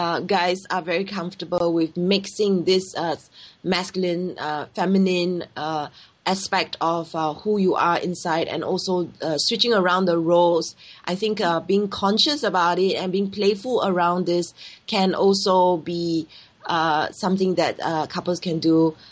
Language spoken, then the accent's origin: English; Singapore; English is a second language; So I'm from Singapore, I'm Asian, I'm Chinese